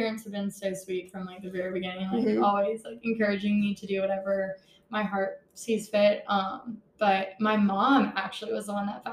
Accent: Destin, Florida, United States; also born or lived in Huntsville, Alabama; I'm from Destin, Florida / Huntsville, Alabama.

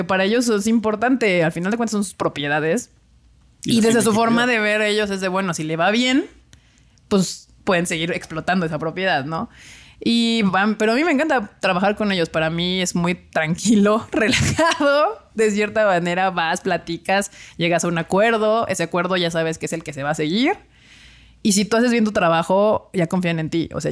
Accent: Mexico; Sí choca con la manera en que somos los mexicanos.

